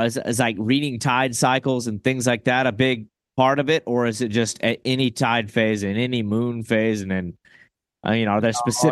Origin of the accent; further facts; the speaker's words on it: Florida, United States; Like my home state of Florida.